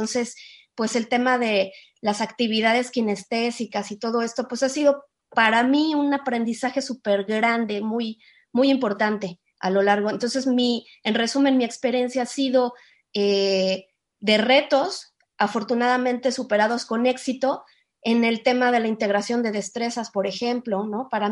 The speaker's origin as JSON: {"language": "Spanish", "country": "Mexico", "said": "Yo estoy en México, yo soy mexicana y soy maestra de español hace poquito tiempo."}